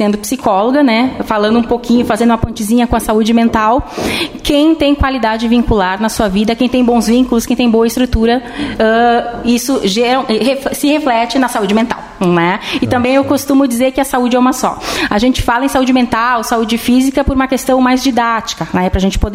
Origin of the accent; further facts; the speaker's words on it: Porto Alegre, Rio Grande do Sul, Brazil; born there; eu sou natural de Porto Alegre. Na época, meus pais estavam trabalhando lá. Eles são da região de Passo Fundo, Marau, ali nas proximidades, né?